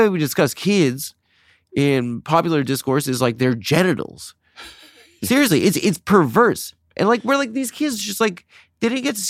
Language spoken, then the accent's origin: English; Southwest, United States; I grew up in the Southwest and I grew up around a lot of Latinos